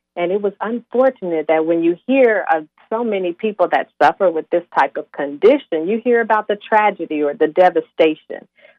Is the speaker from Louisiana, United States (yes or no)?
no; Fort Worth, Texas, United States; I am from Fort Worth, Texas, currently live in Fort Worth, Texas